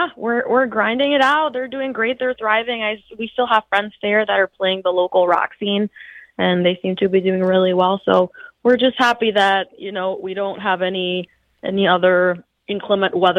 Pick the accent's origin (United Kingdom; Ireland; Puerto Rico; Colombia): Puerto Rico; also born or lived in Austin, Texas; now in Madison, United States; Yeah, so when we moved away from Puerto Rico, we actually lived in Austin, Texas for a little bit